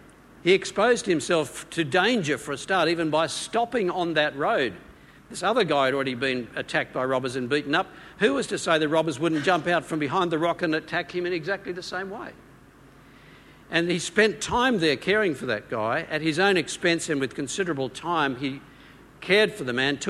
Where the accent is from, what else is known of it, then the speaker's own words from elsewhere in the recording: Victoria, Australia; I enjoy as an Australian, and what's more, as a Melbourne resident, the most livable city in the world.